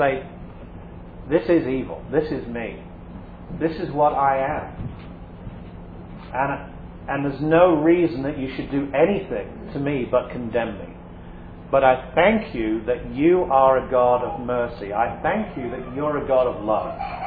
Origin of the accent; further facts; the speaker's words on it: England, United Kingdom; now in California, United States; You know, I'm English, and from in England, most people are not Christians, and they'll tell you they're not. And then I moved to California